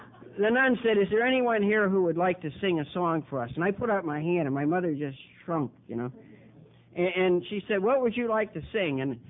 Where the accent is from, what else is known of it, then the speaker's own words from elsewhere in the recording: Ireland; I'm the second child. The eldest son in a family of 11 children. I'm Irish.